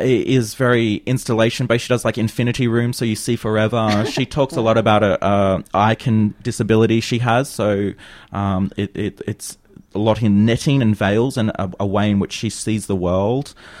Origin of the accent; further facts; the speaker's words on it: Queensland, Australia; I'm from North Queensland.